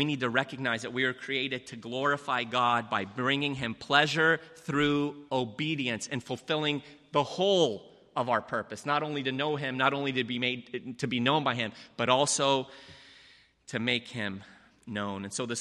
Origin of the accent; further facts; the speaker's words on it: Lebanon; English is a second language; moved away; I have been infatuated with the English language ever since I came here from Lebanon back in 1980, having not spoken a lick of English then.